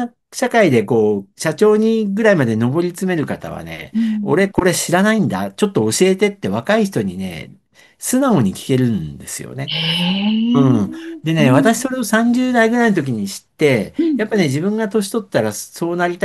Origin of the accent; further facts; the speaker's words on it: Kanto, Japan; born there; 私は関東の生まれで、親も東京にいたので、選択肢がなかったっていうのもあるんですけど、